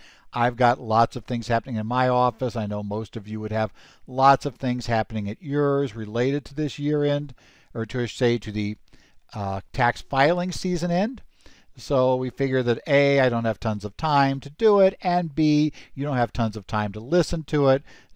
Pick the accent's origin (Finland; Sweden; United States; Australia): United States; Phoenix, Arizona; from Phoenix, Arizona